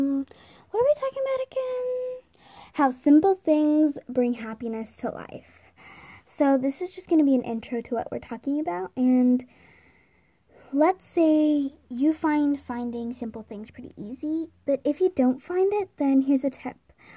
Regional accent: Australia; I know this might sound sad, but I'm from Australia

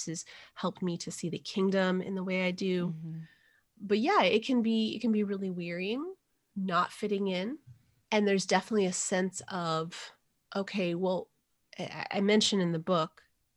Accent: New Mexico, United States; I also was born and raised in New Mexico, which is itself that mestizo state

